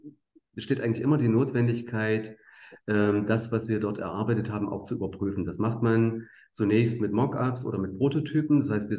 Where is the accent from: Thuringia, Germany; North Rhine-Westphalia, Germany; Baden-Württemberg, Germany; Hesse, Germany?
Thuringia, Germany; Ja, wenn man hier aufgewachsen ist in der Region Jena, Weimar